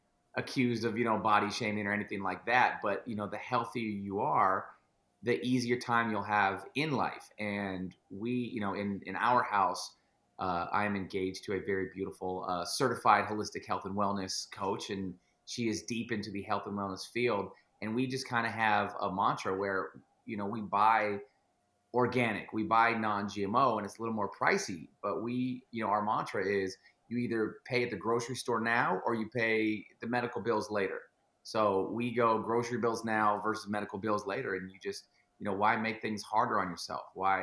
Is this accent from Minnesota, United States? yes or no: no; California, United States; now in Seattle, United States; And I say that respectively because I'm from the Bay Area, as you are.